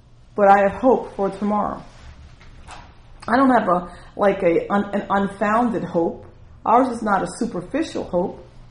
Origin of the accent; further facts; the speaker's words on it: United States; And honestly, I'm an American, but we barely know who was president during that time.